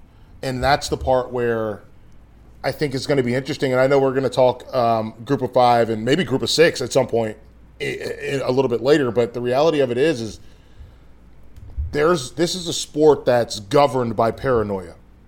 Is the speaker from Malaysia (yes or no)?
no; North Carolina, United States; I mean, listen, I'm from North Carolina.